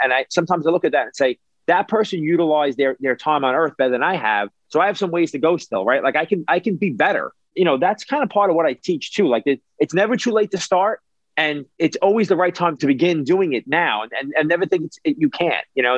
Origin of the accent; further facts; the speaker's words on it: New York City, New York, United States; You know, I grew up in New York City, which is a melting pot, and my neighbor was a melting pot